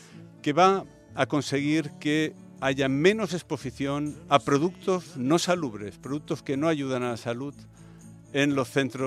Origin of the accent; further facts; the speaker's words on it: Balearic Islands, Spain; El Gobierno de Baleares, en este caso mi tierra de origen